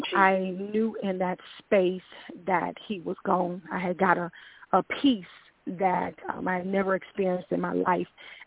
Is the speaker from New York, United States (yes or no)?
no; Memphis, Tennessee, United States; Growing up in Memphis, Tennessee, I only knew how to physically fight.